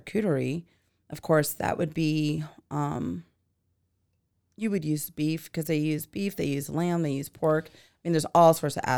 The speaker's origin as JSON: {"language": "English", "region": "Oregon", "country": "United States", "tie": "born or raised there", "said": "I mean, I grew up in Oregon, so we raised cows and lambs and pigs, and we would, you know, have them slaughtered, and we would have that on our table."}